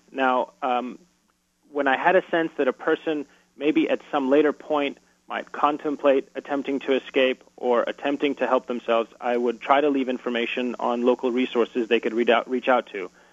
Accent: United States; I was a researcher from the United States trying to understand the nature of this exploitation.

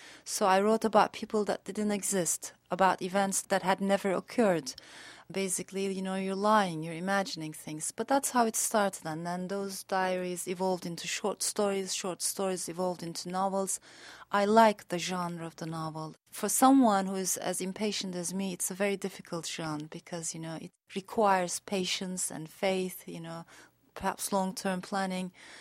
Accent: Spain; also born or lived in Strasbourg, France; I was born in Strasbourg, France. I was raised in Spain and spent parts of my life in different cities.

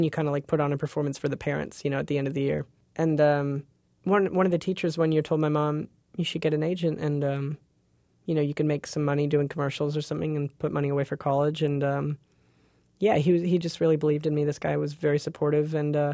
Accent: Brampton, Ontario, Canada; Well, I grew up in Brampton, which is a suburb of Toronto, which is about an hour north of the city, or maybe 40 minutes with no traffic.

